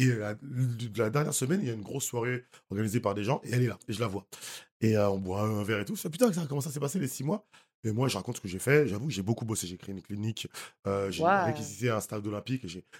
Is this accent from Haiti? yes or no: yes; Haiti; Je suis haïtien, je vais tous les ans en Haïti.